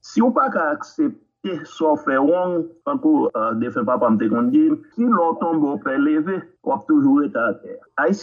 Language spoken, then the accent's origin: French; Haiti; en tant qu'Haïtien qui fait dans le pays